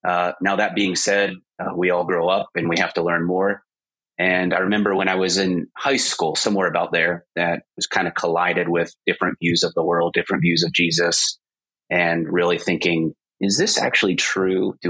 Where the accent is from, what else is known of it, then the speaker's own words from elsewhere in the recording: Pennsylvania, United States; I was born and raised in Western Central Pennsylvania. Grew up there in a Christian family